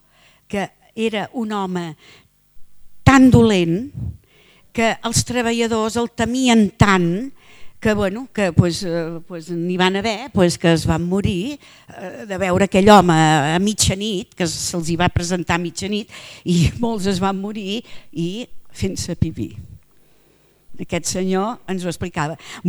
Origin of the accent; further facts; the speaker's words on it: Barcelona, Catalonia, Spain; Ah, doncs nosaltres som de Barcelona. Nosaltres sempre diem de Barcelona.